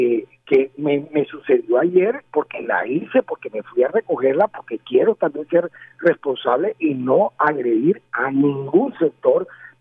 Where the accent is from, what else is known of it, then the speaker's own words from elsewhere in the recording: Barranquilla, Atlántico, Colombia; como barranquilleros, como empresarios de nuestra ciudad